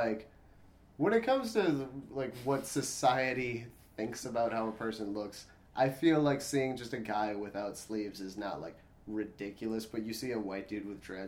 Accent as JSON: {"language": "English", "town": "St. Paul", "region": "Minnesota", "country": "United States", "tie": "born or raised there", "said": "I grew up in St. Paul, and they had the Republican National Convention there in 2008."}